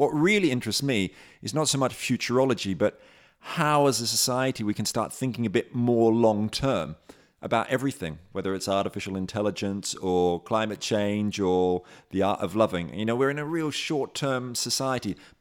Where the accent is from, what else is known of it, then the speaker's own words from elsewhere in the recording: Australia; now in United Kingdom; I am Australian.